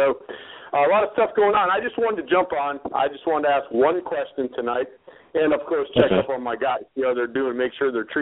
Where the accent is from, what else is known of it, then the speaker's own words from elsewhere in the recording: Green Bay, Wisconsin, United States; now in Western Pennsylvania, United States; I'm originally from Green Bay, but I live now in Western PA, so I live in Steeler country.